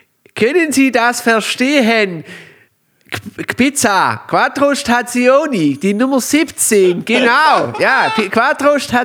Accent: Germany; ich habe ja keinen besonders deutschen Akzent im Englischen, fragte mich, ob ich Deutscher wäre. Und ich so, hä, ja, aber wieso?

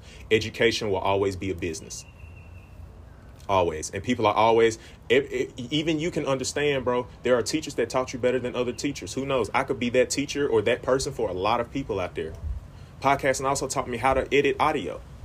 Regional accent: Greenville, United States; moved away as an adult; When I was around like 19, 20 years old, I was born and raised in Greenville, but I left Greenville around that age time.

